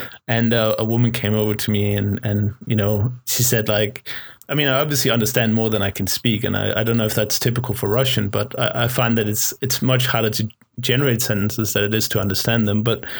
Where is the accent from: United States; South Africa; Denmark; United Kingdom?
Denmark; I'm born and raised in Denmark. As far as I know, my entire family is Danish.